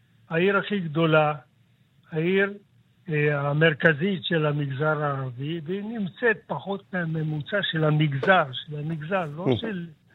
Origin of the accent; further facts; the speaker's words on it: Jerusalem, Jerusalem District, Israel; אני בא מירושלים, זה אתה יודע, ואני משלם בירושלים 120 שקל למטר.